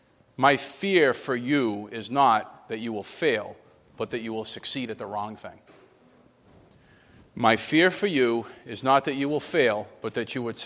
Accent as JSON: {"language": "English", "country": "United States", "tie": "born or raised there", "lives_now": "Rhode Island, United States", "said": "I have no idea why I grew up in America. I have no idea why I'm here in Rhode Island."}